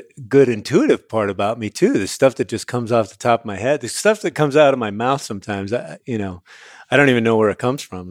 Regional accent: Connecticut, United States; also born or lived in San Francisco; So I grew up in Connecticut and in San Francisco.

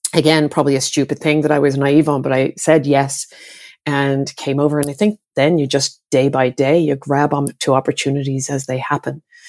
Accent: Greystones, County Wicklow, Ireland; also born or lived in Castlebar; growing up in Greystones, Castlebar, and then in Greystones, surrounded by amazing people

